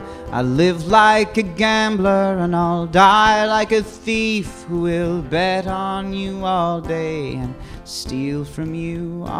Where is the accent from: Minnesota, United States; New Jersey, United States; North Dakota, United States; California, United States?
Minnesota, United States; St. Paul; we're from St. Paul in Minneapolis.